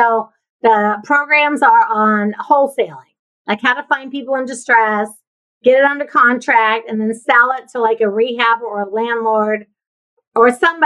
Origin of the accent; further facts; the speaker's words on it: Ohio, United States; So I was raised in Ohio in the Midwest. So I graduated high school in 1977.